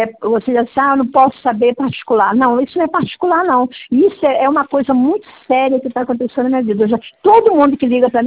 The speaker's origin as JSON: {"language": "Portuguese", "region": "Rio de Janeiro", "country": "Brazil", "said": "eu sou do Rio de Janeiro."}